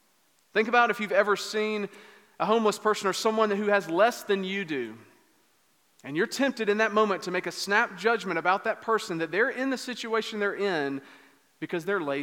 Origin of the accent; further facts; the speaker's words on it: United States; I found myself guilty at times of using my wealth as a foreigner, as an American